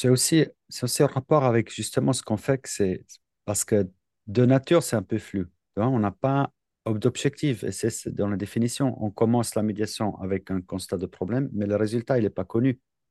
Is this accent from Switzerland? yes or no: yes; Switzerland; Bah, chez nous en Suisse, c'est depuis, je sais pas, milieu, fin des années 90